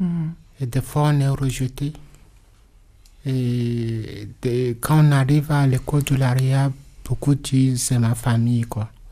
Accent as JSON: {"language": "French", "country": "Togo", "moved": "yes", "lives_now": "France", "said": "je suis togolais en France depuis 2013"}